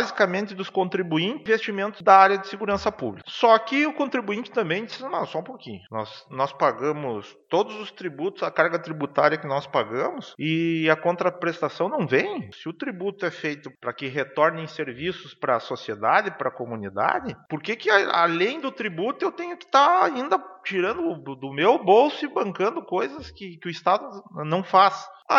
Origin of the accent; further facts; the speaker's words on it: Monte Alegre dos Campos, Rio Grande do Sul, Brazil; 90% da minha origem genética, da minha família, ela é natural aqui de Monte Alegre dos Campos. Ou como diz a minha mãe, eu sou lá do Pinheiro Grosso.